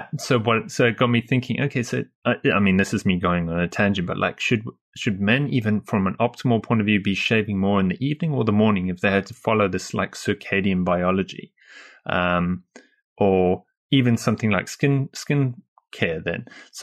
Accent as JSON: {"language": "English", "country": "South Africa", "said": "And it sounds like I'm from South Africa."}